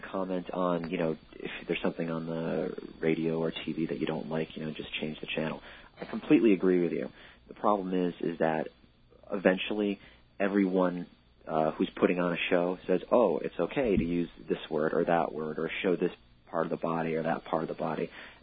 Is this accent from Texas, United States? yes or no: no; New York, United States; New Yorker, and, you know, I was raised here and bred here and born here.